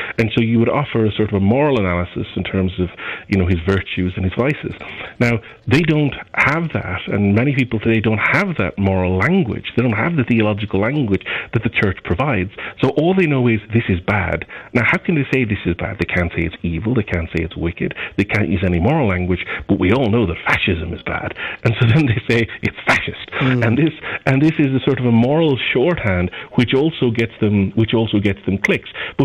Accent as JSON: {"language": "English", "country": "Ireland", "said": "me as an Irish person"}